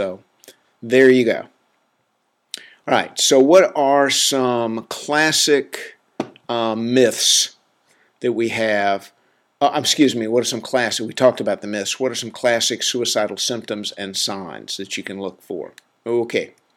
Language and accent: English; the South, United States; Hey, I'm from the South. Okay, I can make fun of this stuff.